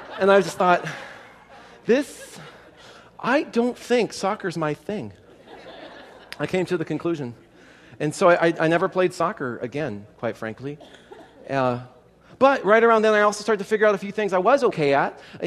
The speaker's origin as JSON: {"language": "English", "country": "Canada", "tie": "born or raised there", "said": "I grew up in Canada"}